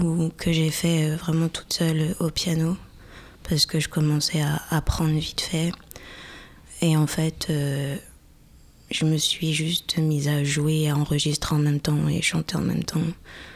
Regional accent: Amiens, Hauts-de-France, France; salut à tous. Je viens d'Amiens, je suis née ici, j'ai 24 ans

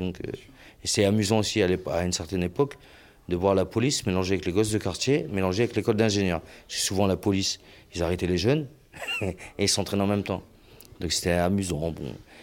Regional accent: Brilly, Hauts-de-France, France; Moi non, je ne viens pas d'un quartier, je viens de la campagne, puisque je suis natif de Brilly, qui est à quelques kilomètres d'ici. Et quand je suis arrivé à Amiens, j'avais 9 ans.

